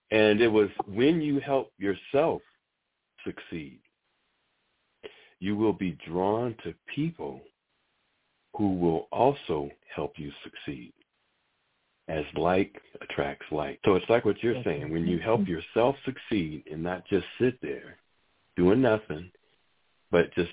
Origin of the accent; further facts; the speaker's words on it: Massachusetts, United States; I grew up in Massachusetts and never heard about Juneteenth.